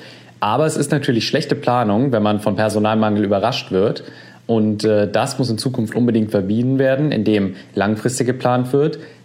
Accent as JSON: {"language": "German", "town": "Frankfurt", "region": "Hesse", "country": "Germany", "tie": "born or raised there", "said": "Ich kenne das aus meinem eigenen Alltag in Karlbach, wo ich aufgewachsen bin."}